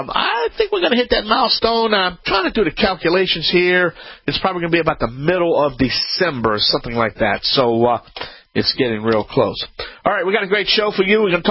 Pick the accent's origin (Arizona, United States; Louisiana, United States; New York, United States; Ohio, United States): Louisiana, United States; from the Bayou Land.